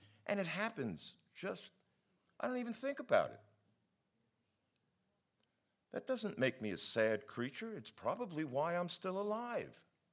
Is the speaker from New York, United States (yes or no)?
yes; New York City, New York, United States; You know, I grew up in New York City. I ain't proud of that, but by God, I did take something out of it.